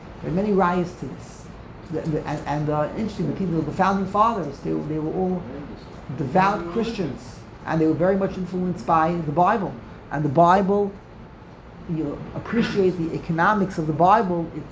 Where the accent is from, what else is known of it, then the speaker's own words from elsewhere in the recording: Canada; We're from Canada. Which part of Canada? Montreal? Montreal, Canada.